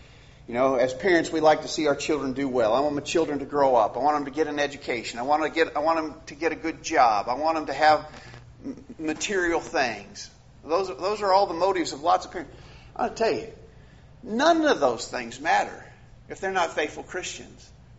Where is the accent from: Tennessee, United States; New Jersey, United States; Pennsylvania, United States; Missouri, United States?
Tennessee, United States; Columbia; I may not be able to do anything in my hometown of Columbia, Tennessee